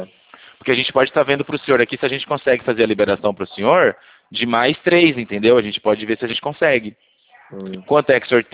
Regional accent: Santa Gertrudes, São Paulo, Brazil; É, eu também sou de Santa Gertrudes

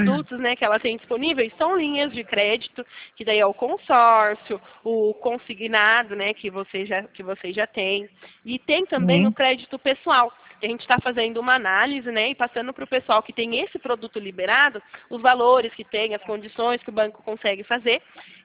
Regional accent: São Paulo, Brazil; eu sou de São Paulo.

